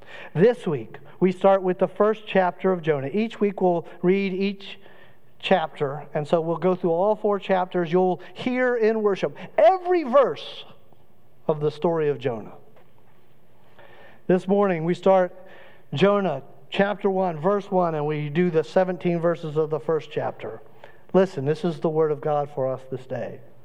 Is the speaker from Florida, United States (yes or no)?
yes; Cocoa, Florida, United States; I grew up in Cocoa, and so when I would cross the bridge to go to Cocoa Beach when I was growing up, it was different than it is now.